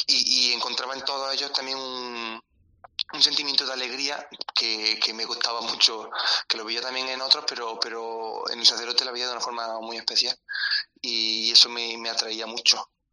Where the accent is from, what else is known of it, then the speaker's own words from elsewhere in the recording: Albolote, Andalusia, Spain; Yo vengo de Albolote, de un pueblecito de aquí cerca, y bueno, tengo 20 años